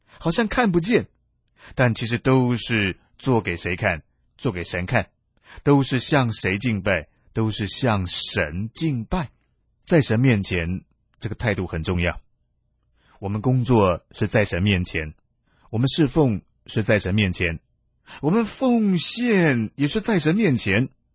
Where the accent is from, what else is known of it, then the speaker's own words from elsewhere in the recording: China; 我们中国人讲到我们的祖先，都说炎黄子孙多么神气，多么伟大